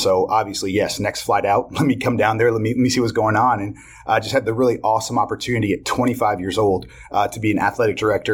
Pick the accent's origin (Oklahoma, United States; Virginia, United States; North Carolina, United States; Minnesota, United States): North Carolina, United States; I mean, again, growing up in North Carolina, whether it's the Division I level, Division II level, high school level, there's incredible coaches all over the place